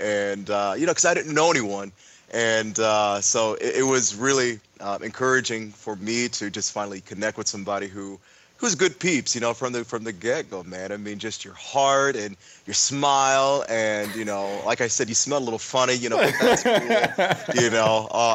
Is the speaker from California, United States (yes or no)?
yes; Bakersfield, California, United States; as a kid growing up in Bakersfield, I was, you know, pretty involved in the theater scene there.